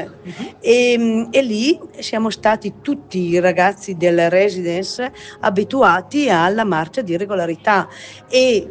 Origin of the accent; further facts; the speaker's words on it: Colle Beato, Lombardy, Italy; le mie origini sono di Colle Beato